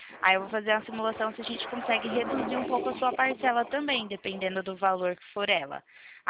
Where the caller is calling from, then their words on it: Campo Grande, Mato Grosso do Sul, Brazil; Eu falo aqui de Campo Grande, Mato Grosso do Sul.